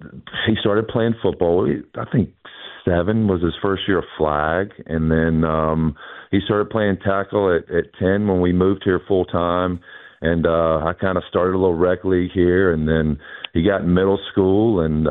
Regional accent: Senoia, Georgia, United States; You know, I grew up in Senoia, Georgia, which that was the country back in the day.

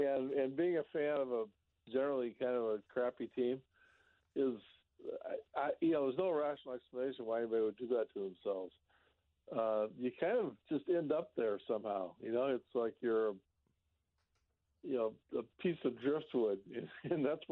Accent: Cascade, Iowa, United States; I remember driving, you mentioned Dubuque, from Dubuque to my hometown of Cascade one night, in must have been 1969 or 70

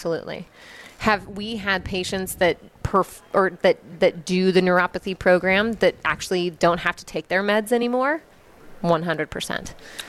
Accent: Nebraska, United States; My husband and I, we have an old farmhouse. I'm from Nebraska.

